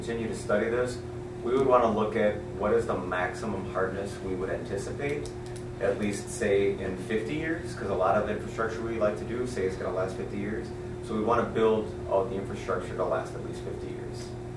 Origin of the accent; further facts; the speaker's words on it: Saint Paul, Minnesota, United States; I grew up in St. Paul, and sure, it was nice, soft water for 50 weeks of the year